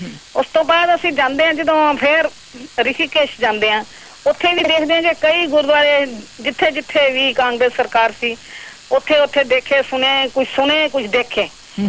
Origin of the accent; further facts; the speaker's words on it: Punjab, India; ਅਸੀਂ ਜਦੋਂ ਦਿੱਲੀ ਵਿੱਚ ਦੇਖਿਆ, ਅਸੀਂ ਪੰਜਾਬ ਦੇ ਰਹਿਣ ਵਾਲੇ ਸੀ